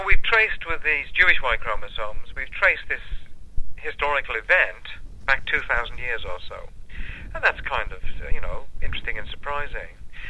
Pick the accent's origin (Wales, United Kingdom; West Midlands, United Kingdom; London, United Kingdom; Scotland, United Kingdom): Wales, United Kingdom; first language Welsh; English is a second language; It's found in Wales, and I'm Welsh. I was born a Welsh speaker, indeed, in West Wales.